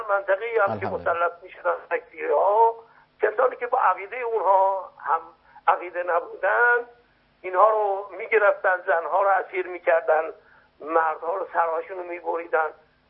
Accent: Iran; also born or lived in Iraq; که من هم ایرانی هستم، همی که بالاخره در عراق دنیا اومدم و طلبه نجف بودم

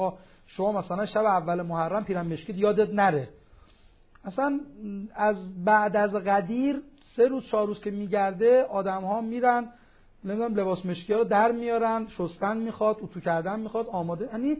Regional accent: Qom, Iran; من خب اهل قم هستم، از تولدم قم بودم،

